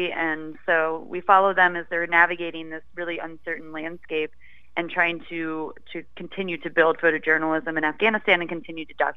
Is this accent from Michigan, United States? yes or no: yes; Big Rapids, Michigan, United States; couple of people in the film are also from Michigan, and we're all very excited to have it be in my hometown for the first showing in Michigan.